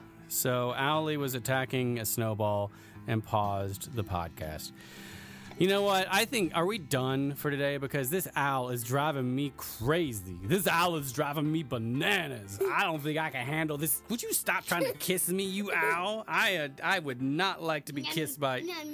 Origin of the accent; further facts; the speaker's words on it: Georgia, United States; And I'm originally from Georgia.